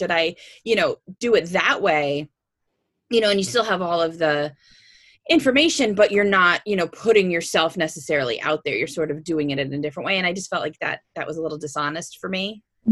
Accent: Pennsylvania, United States; So I am from Pennsylvania. I'm an author.

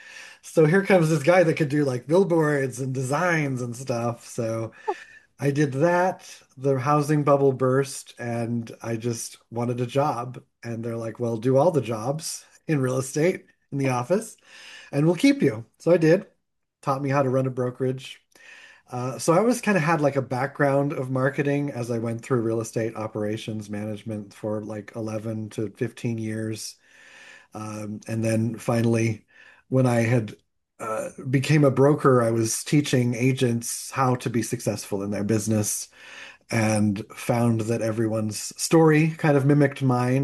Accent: Pennsylvania, United States; I grew up in Pennsylvania in a little know-nothing town, and was just this creative, amazing, fabulous creature who was like, what am I doing here?

